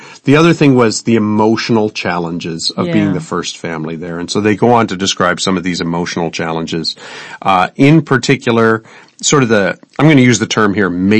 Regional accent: Mount Forest, Ontario, Canada; You know, I actually returned from Taipei to my hometown of Mount Forest during kind of a Chinese New Year a couple of years ago. And normally in Canada at that time of year, there's a lot of snow.

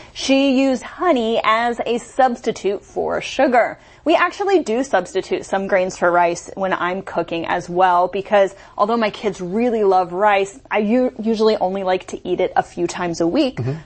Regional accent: United States; moved away; Well, when I was growing up in the United States, we always boiled our rice.

